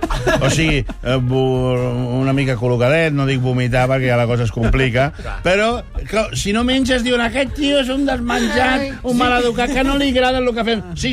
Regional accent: Catalonia, Spain; Som catalans, Som catalans

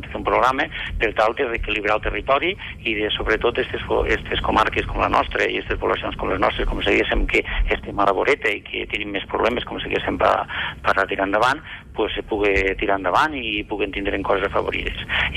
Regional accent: Catalonia, Spain; vaig néixer a Catalunya, me sento català i somnio en Catalunya

